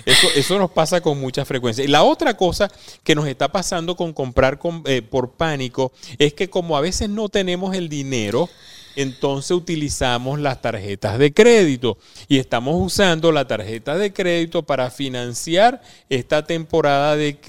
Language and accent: Spanish; Venezuela; en los países nuestros, nosotros que somos venezolanos